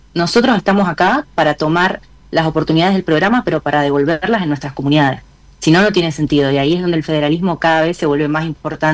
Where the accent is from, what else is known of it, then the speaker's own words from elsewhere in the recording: Mendoza, Argentina; yo soy mendocina, primera generación universitaria